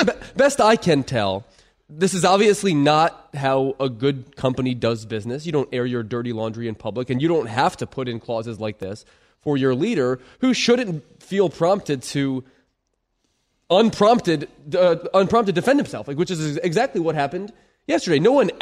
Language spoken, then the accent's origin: English; Philadelphia, Pennsylvania, United States; I'm from Philadelphia, so that's what I say to pretty much everybody.